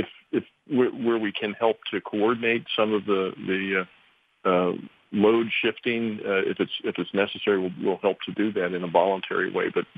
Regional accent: Pennsylvania, United States; born there; I mean, I've only been in politics for 7 years, but I'm an American Pennsylvanian born here.

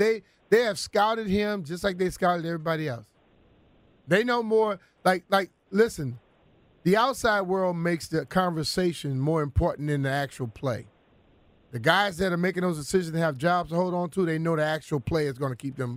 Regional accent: Louisiana, United States; moved away; You know, I grew up in Louisiana, but most of my life has been away from Louisiana.

